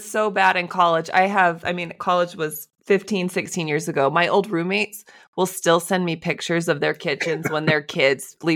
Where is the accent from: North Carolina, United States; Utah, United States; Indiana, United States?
Utah, United States; Logan; born there; I was born in Logan too.